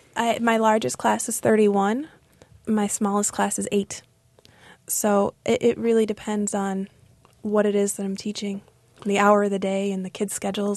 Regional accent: Chicago, Illinois, United States; I come from Chicago, like Ellison, as you said, the segregated neighborhoods make it so that it's rare to have experience with diversity

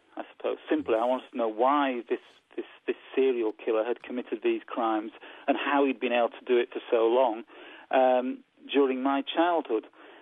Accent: Yorkshire and the Humber, United Kingdom; writing about growing up in West Yorkshire in the 1970s and 1980s

